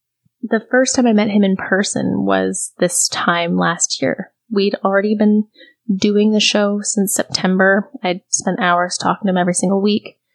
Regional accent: Frederick, Maryland, United States; I'm 30 and I'm from Frederick, Maryland.

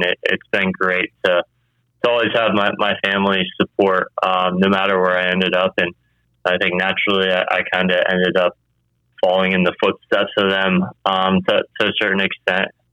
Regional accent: Daytona Beach, Florida, United States; I grew up in Daytona Beach, Florida. I was born and raised there.

